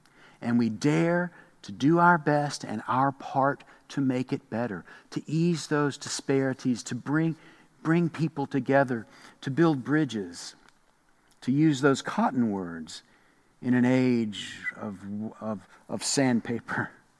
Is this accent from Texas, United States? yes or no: no; Hampton, Virginia, United States; When I dream of my hometown in Hampton, Virginia, along the Chesapeake Bay.